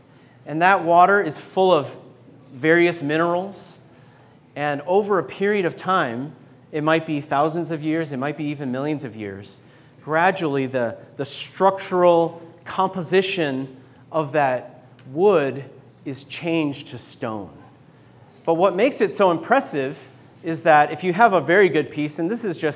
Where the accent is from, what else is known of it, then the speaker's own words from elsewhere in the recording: Seattle, Washington, United States; because I'm from Seattle.